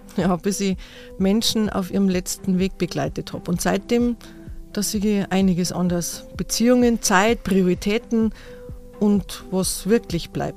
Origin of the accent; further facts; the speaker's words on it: Giersing, Bavaria, Germany; Also das ist wirklich meine Heimat. Und wie gesagt, ich bin ein echtes Giersinger-Mädel. Ich bin in Giersing aufgewachsen und bin auch da geboren bei meinen Eltern im Schlafzimmer.